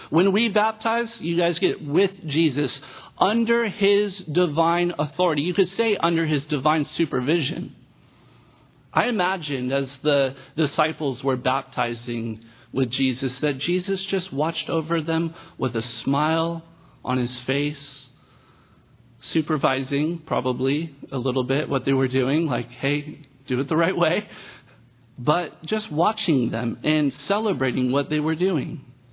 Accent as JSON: {"language": "English", "region": "California", "country": "United States", "said": "And I come from California, and you know that we love doing our beach baptisms."}